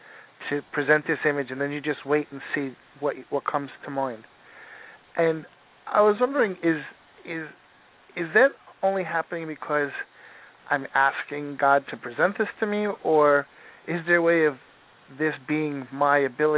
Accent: Long Island, New York, United States; I don't know where you are, but I'm from Long Island

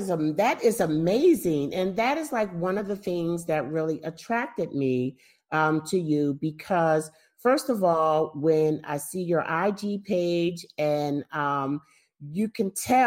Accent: New Jersey, United States; I'm from Jersey, so not very far off.

